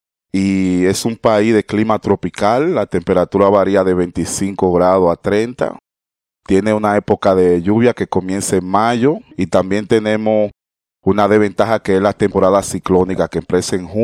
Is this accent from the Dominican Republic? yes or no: yes; Santo Domingo, Distrito Nacional, Dominican Republic; born there; nací en Santo Domingo de Guzmán, la capital de la República Dominicana, Distrito Nacional.